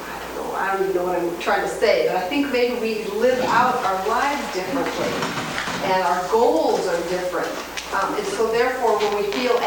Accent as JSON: {"language": "English", "region": "Montana", "country": "United States", "said": "I'm from Montana"}